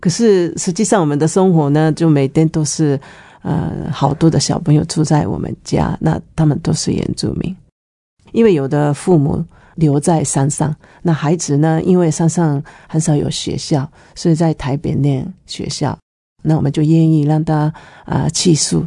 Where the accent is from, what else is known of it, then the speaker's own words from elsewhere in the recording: Japan; Chinese is a second language; moved away as an adult; now in Taipei, Taiwan; 现在在台北，就是带教导的很多的原住民朋友们。因为我从日本嫁过来，是我先生丈夫是台湾原住民